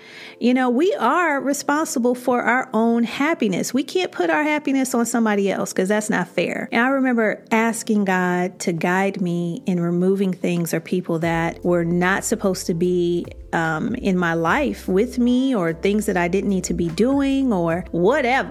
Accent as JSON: {"language": "English", "town": "Chicago", "region": "Illinois", "country": "United States", "tie": "born or raised there", "also_born_or_lived": "Tampa", "said": "Chicago's my hometown, but Tampa's my second home."}